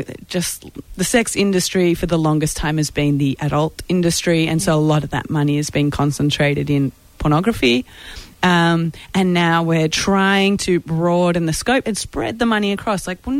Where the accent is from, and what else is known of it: Australia; now in United States